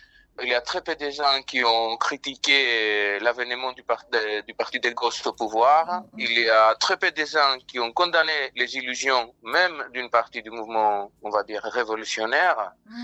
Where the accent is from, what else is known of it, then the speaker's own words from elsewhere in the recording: Athens, Attica, Greece; French is a second language; now in France; j'habite en France depuis 20 ans, je travaille dans le secteur du social, je viens de Grèce, je viens d'Athènes, et voilà.